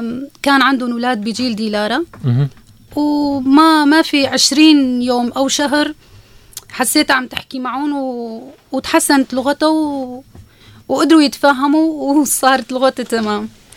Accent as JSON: {"language": "Arabic", "country": "Syria", "first_language": "Kurdish", "second_language": "Arabic", "moved": "yes", "said": "اللغه الكرديه كون هي لغتنا الام واللغة العربية باعتبار نحن دارسين بمدارس وجامعات سورية عربية"}